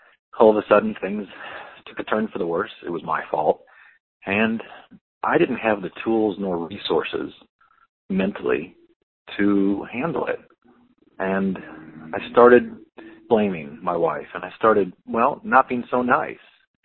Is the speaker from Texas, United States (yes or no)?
yes; College Station, Texas, United States; I'm from College Station, Texas.